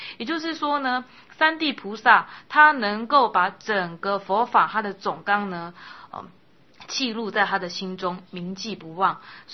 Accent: China; 因为我们中国人我们中国人他有一句话叫做士可杀不可辱

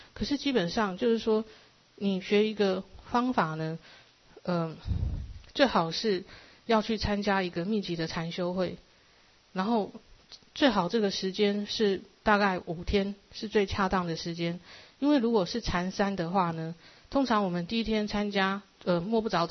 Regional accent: Taiwan; 我们台湾人到那边花很多的这个金钱时间啊，还有环境上的这个不适应

